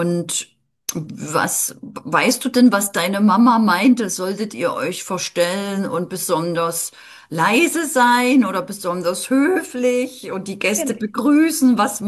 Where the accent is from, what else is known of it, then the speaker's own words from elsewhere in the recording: Dresden, Saxony, Germany; Ich bin aus Dresden, ne?